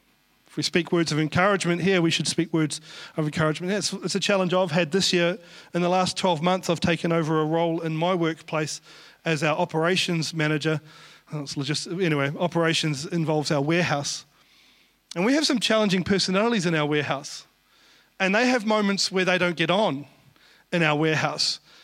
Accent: Taranaki, New Zealand; I come from Taranaki, by the way, so we'd gone to Tauranga.

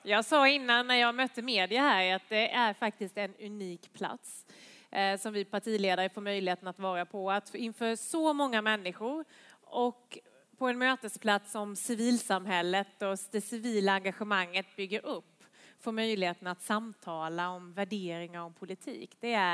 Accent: Värnamo, Jönköping County, Sweden; now in Nacka, Sweden; Som också är uppvuxen i Värnamo, precis som jag, fast i en annan by på landet utanför Värnamo.

